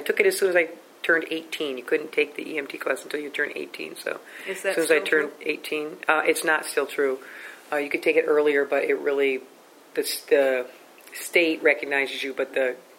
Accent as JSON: {"language": "English", "town": "Williamstown", "region": "Massachusetts", "country": "United States", "tie": "born there", "said": "I was born in Williamstown, Massachusetts."}